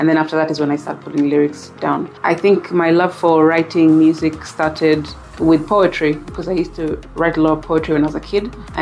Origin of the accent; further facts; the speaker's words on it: Mombasa, Mombasa County, Kenya; moved away as an adult; I was born in Mombasa County. That's my home county, and specifically born in Bombolulu, and grew up in Mombasa all my life, actually, from childhood through to high school.